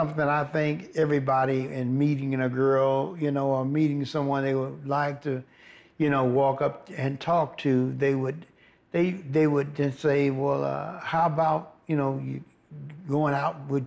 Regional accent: St. Louis, Missouri, United States; especially in my hometown, in St. Louis.

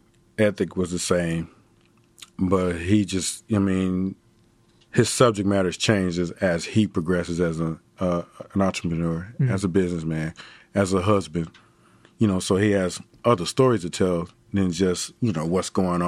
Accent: Dallas, Texas, United States; Tim's from Virginia. I'm from Dallas, you know … from Dallas.

